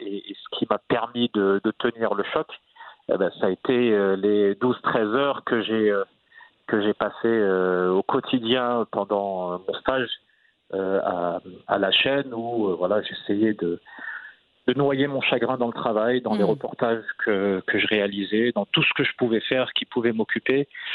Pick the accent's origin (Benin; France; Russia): France; dans la cellule familiale marocaine, on a été élevé, même si on a grandi en France, on a été élevé vraiment avec les valeurs, les principes de notre marocanité.